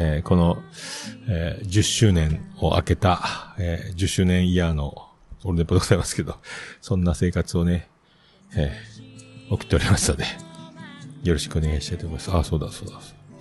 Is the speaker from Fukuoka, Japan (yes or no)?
yes; Fukuoka, Japan; 地元の福岡の人間だけで賄える